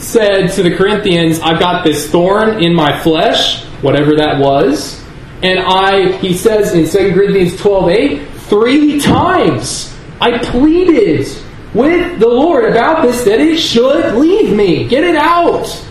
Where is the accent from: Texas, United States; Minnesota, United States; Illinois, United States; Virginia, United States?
Texas, United States; Houston; I grew up in Houston, Texas, going to the Kleinwood congregation